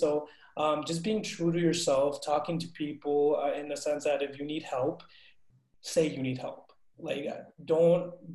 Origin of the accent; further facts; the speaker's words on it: Bogota, Bogotá Capital District, Colombia; I'm a Latino student. I'm originally from Bogota, Colombia